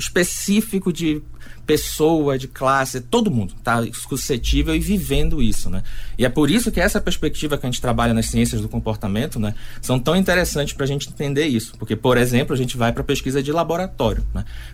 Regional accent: Pará, Brazil; porque eu sou paraense, vim lá do Pará, né?

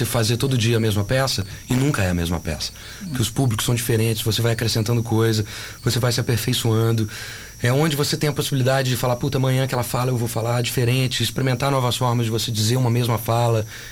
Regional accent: Minas Gerais, Brazil; eu sou mineiro.

